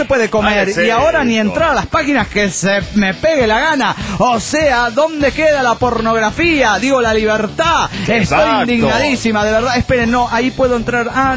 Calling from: Cuernavaca, Morelos, Mexico; de Cuernavaca, Morelos, México.

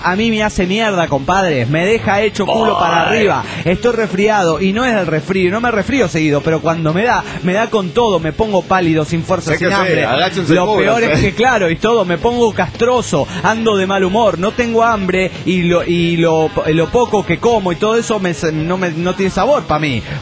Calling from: Cochabamba, Bolivia; de Cochabamba, Bolivia.

